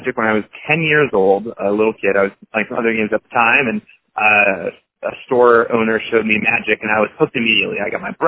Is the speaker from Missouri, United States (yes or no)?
no; Seattle, Washington, United States; because I grew up in Seattle, which is very fortunate for wanting to work at Wizards.